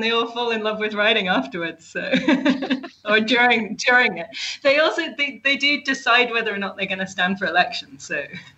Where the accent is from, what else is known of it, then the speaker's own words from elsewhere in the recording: the north of England, United Kingdom; also born or lived in Canada; Originally, I'm from Canada. But I mostly grew up in the north of England.